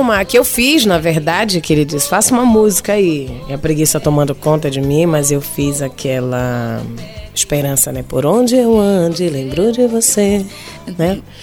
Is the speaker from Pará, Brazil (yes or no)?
yes; Belém, Pará, Brazil; Sou belenense.